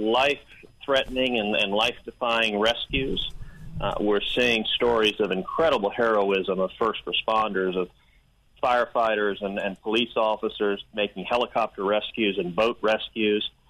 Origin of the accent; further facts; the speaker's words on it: Houston, Texas, United States; I grew up in Houston, and we've seen a number of hurricanes. That's part of living on the Gulf Coast.